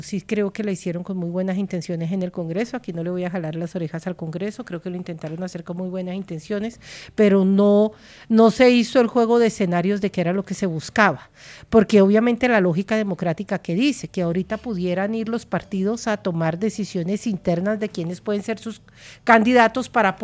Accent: Colombia; nosotros sabemos como colombianos hacer elecciones en contextos de violencia.

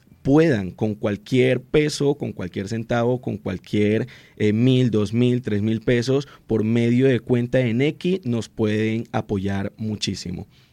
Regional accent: Barranquilla, Atlántico, Colombia; now in Bucaramanga, Colombia; Yo vengo de la ciudad de Barranquilla, he tenido la oportunidad de trabajar en Bogotá, también en Medellín, en Cali y en otras ciudades.

